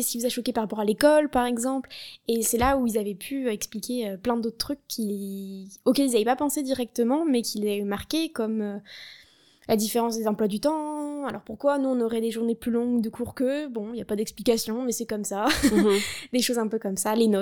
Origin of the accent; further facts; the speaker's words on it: Nancy, Grand Est, France; puisque je viens de Nancy, c'est pas très loin de la frontière, j'ai toujours vécu en fait dans ce domaine transfrontalier on va dire